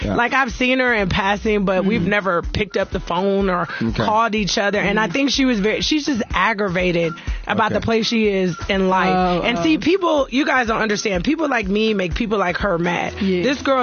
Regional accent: Detroit, Michigan, United States; Detroit, baby.

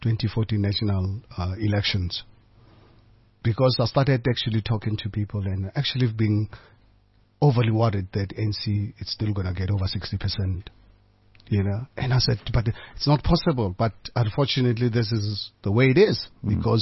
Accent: Hammanskraal, Gauteng, South Africa; now in Johannesburg, South Africa; because I was born and raised in Amanskraal. And Amanskraal obviously now turned into part of Pretoria.

